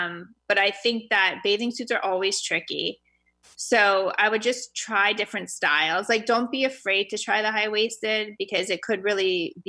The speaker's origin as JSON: {"language": "English", "region": "California", "country": "United States", "tie": "born or raised there", "said": "growing up in California, like literally you could wear jeans anywhere."}